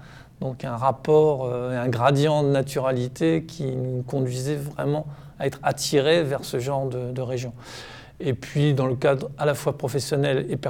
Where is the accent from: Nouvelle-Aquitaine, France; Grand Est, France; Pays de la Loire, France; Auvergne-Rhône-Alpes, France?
Grand Est, France; j'aimais aller me promener dans les forêts de ma région d'origine, à savoir le plateau lorrain, les côtes de Moselle, des forêts assez sauvages